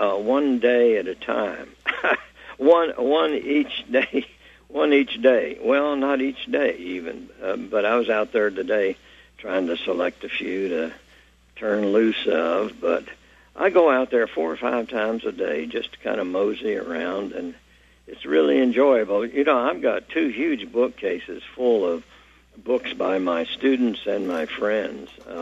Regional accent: Knoxville, Tennessee, United States; including Cormac McCarthy from my hometown, Knoxville, 1933.

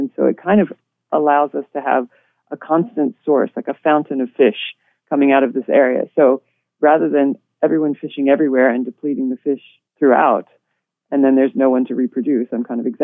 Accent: New Orleans, Louisiana, United States; I grew up fishing in New Orleans down there, but all I ever caught was mullet.

